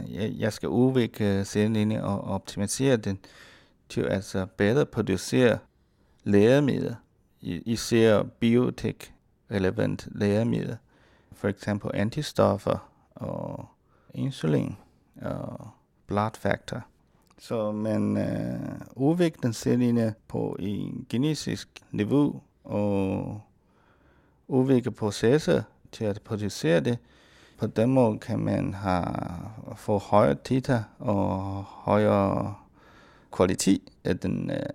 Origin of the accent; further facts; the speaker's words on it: Chengdu, Sichuan, China; now in Denmark; Jeg kommer fra Chengdu, det er det samme sted, som Panda kom fra.